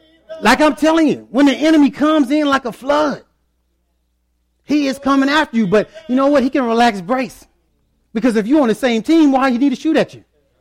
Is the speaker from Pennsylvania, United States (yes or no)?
no; Houston, Texas, United States; I grew up in Houston, Texas.